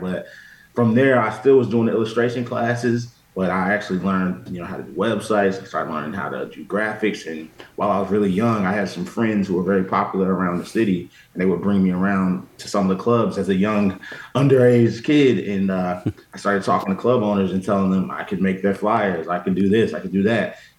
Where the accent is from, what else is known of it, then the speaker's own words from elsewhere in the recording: Chicago, Illinois, United States; also born or lived in Blue Island, Illinois; I was born in Blue Island, Illinois. I've lived all over Chicago, so from north, south, east to the west.